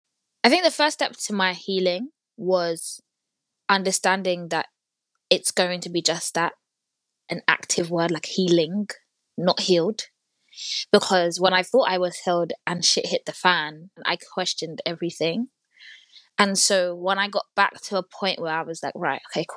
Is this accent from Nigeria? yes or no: yes; Nigeria; I'm also Nigerian